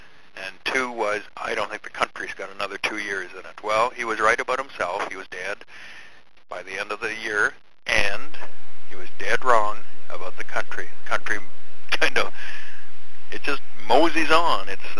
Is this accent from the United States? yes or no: no; Canada; I am a Canadian.